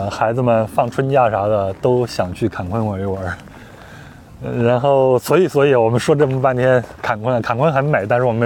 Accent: Yunnan, China; 就是用那个我们云南人说那个蘸水，对吧？

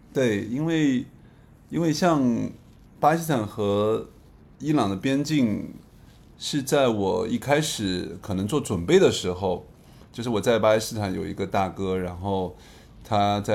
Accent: China

